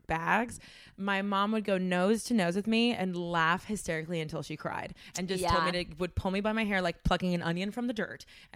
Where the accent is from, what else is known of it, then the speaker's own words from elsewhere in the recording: Miami, Florida, United States; Let me tell you, I'm from Miami.